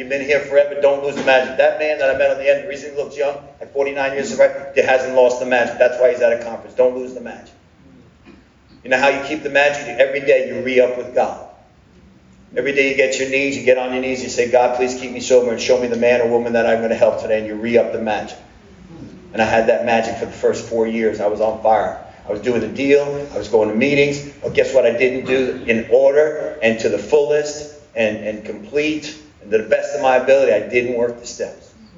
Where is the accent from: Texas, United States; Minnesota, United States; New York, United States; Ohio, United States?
New York, United States; they realized I'm from Long Island tribe, like the Italians. I'm a half Jewish, half Italian.